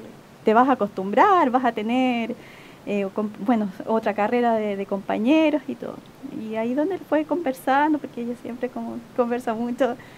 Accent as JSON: {"language": "Spanish", "town": "Iquique", "region": "Tarapacá", "country": "Chile", "said": "Yo soy iquiqueña. Mi esposo, mis hijas también son iquiqueños, pero mi familia es de Río Bueno."}